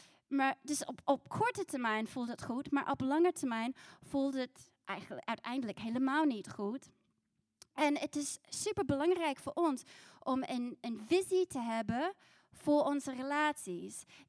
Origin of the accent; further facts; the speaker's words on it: Christchurch, Canterbury, New Zealand; ik groeide zelf op in Christchurch, New Zealand, in een heel gehecht gezin.